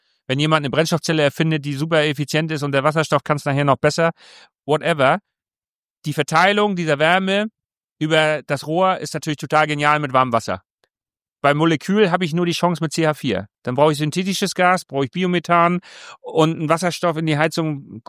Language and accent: German; Schleswig-Holstein, Germany; Wir sind das ja als Schleswig-Holsteiner gewohnt